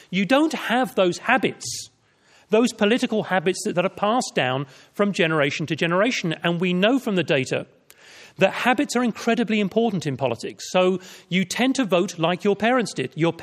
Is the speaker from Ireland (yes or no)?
yes; Ireland; born there; moved away; also born or lived in London; So I was born in Ireland, moved to London with my parents, married a French woman